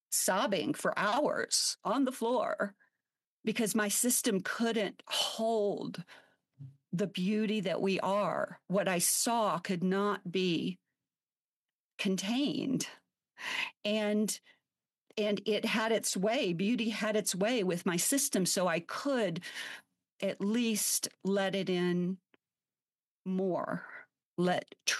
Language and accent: English; Savannah, Georgia, United States; I was raised in the South, and in case somebody, hears that and there's a curiosity, because there sometimes is. I was raised in Savannah, Georgia.